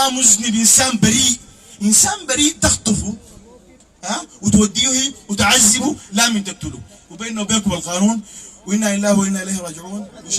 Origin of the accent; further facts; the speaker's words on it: Sudan; نحن كسودانيين حنوريكم يعني شو دم السوداني ده